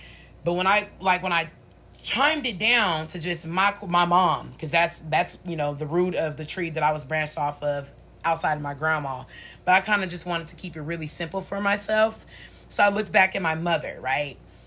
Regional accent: Oakland, California, United States; y'all already know we originally from the Bay Area, Oakland, California.

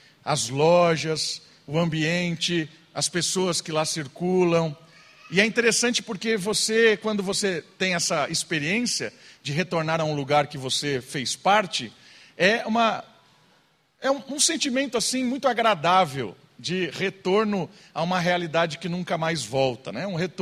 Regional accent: Atibaia, São Paulo, Brazil; Eu cresci em Atibaia. Eu nasci naquela casa onde meu pai mora até hoje. Bairro Terceiro Centenário, 1083. Jardim Terceiro Centenário. Nasci lá, cresci lá.

